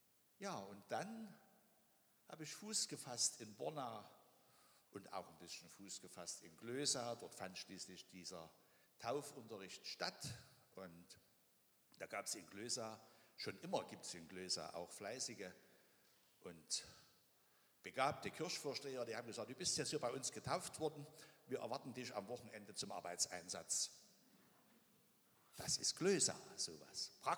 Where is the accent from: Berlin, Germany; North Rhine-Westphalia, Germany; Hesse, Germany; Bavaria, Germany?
North Rhine-Westphalia, Germany; Bonn; born there; Ich selber bin auch ein Bonner. Ich bin in Bonner geboren. Ich bin 52 hier getauft und bin dann erst als Mitte 20er